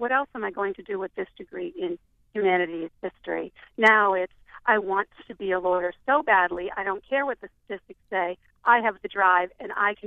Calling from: Durham, New Hampshire, United States; Hi there. I am actually calling from Durham, New Hampshire.

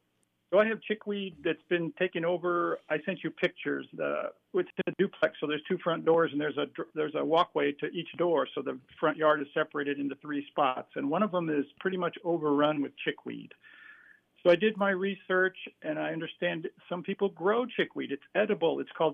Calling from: Cincinnati, Ohio, United States; Well, I'm calling from Cincinnati.

